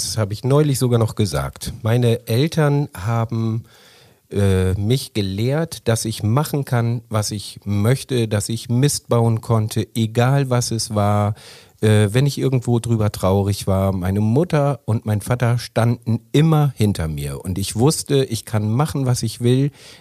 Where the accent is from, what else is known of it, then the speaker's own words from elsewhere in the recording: Nödike, Lower Saxony, Germany; sind dann aber nach circa 1-2 Jahren nach Nödeke gezogen und seitdem bin ich dann in Nödeke aufgewachsen, ganz genau.